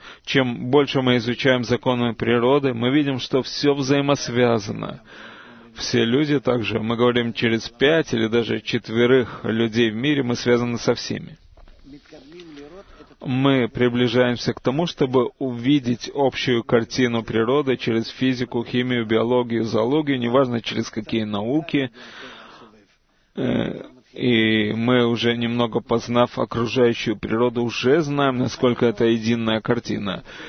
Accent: Nazareth Illit, Northern District, Israel; из Нацрат-Элита.

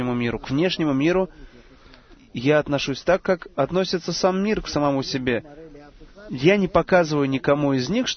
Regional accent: Beersheba, Southern District, Israel; Я из Бершевы

